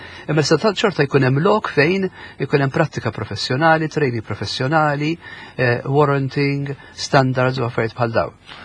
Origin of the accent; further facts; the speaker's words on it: Nadur, Gozo, Malta; Minn Nadur jien.